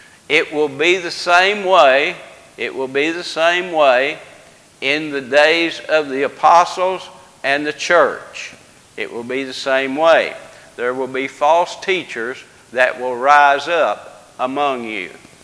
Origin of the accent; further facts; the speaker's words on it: Brookport, Illinois, United States; As I was growing up in Brookport, Illinois, which is a thriving metropolitan center of the universe